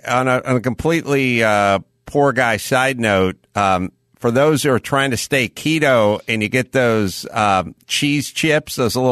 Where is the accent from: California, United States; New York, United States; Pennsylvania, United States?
California, United States; North Hollywood; I'm from North Hollywood. I grew up eating macaroni and cheese from a box and, you know, SpaghettiOs from a can.